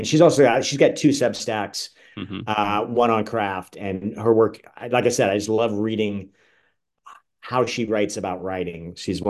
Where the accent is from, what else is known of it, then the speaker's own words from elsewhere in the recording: Orlando, Florida, United States; For me, I grew up in Orlando, Florida